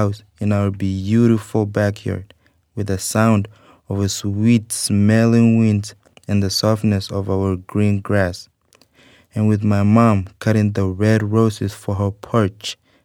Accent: Kenya; I'm from Kenya.

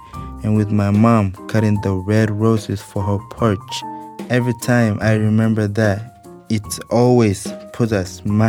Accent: Kenya; I remember when I was young, living in Kenya, I wanted to be like my dad.

